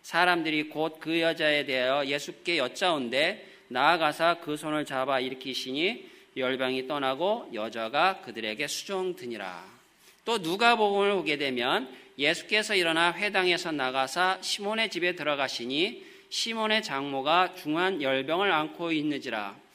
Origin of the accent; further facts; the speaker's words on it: South Korea; 그래서 우리는 한국 사람인 우리들은 이 성경에서 말씀하는 주님의 손, 또 그 만지심, 그 촉각, 이것을 다른 사람들보다 더 잘 이해할 줄로 믿습니다.